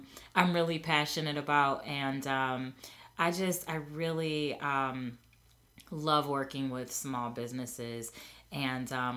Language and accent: English; Buffalo, New York, United States; I'm originally born and raised in Buffalo. I actually grew up on the east side and also in the University District. So my family is from Buffalo as well.